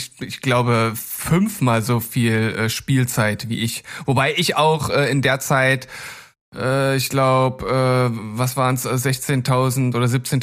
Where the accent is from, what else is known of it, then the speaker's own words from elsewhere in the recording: Northern Germany, Germany; Ich sehe mich, ja, so an der Grenze zum. Also ich würde jetzt sagen, nicht Norddeutscher, wie sich ein Hamburger fühlt, aber so insgesamt würde ich sagen, schon Norddeutscher.